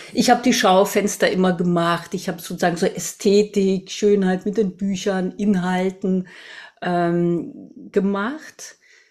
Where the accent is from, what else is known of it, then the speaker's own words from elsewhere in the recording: Southern Germany, Germany; ich komme aus Süddeutschland